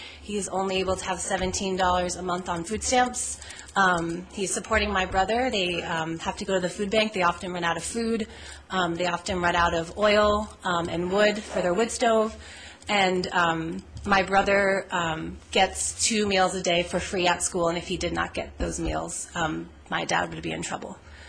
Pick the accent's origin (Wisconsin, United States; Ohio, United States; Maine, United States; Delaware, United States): Maine, United States; So I'm from Southern Maine, and for a very long time, most of my adult life, the only thing that has made sense to me is farming.